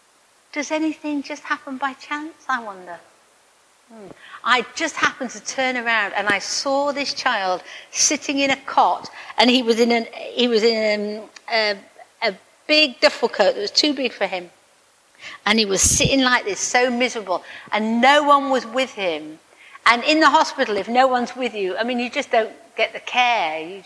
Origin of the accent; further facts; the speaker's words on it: United Kingdom; because I'm British